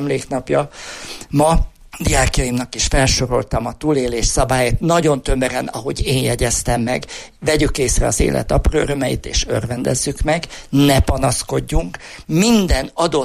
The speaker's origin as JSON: {"language": "Hungarian", "town": "Berehove", "region": "Zakarpattia Oblast", "country": "Ukraine", "said": "jómagam Beregszászi vagyok"}